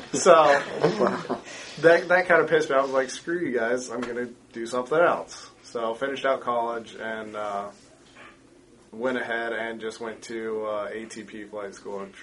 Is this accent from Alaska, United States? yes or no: yes; Alaska, United States; but growing up in Alaska, it was always kind of a draw, like maybe I should just go fly up there.